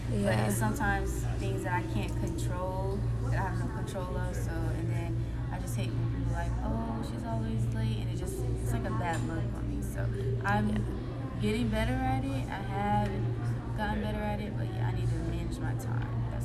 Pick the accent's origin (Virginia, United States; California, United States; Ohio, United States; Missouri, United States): Virginia, United States; Well, for me, I was born and raised in Virginia. Sometimes I get like, people ask me if I was from Georgia before, from how I talk. I don't even think I talk that country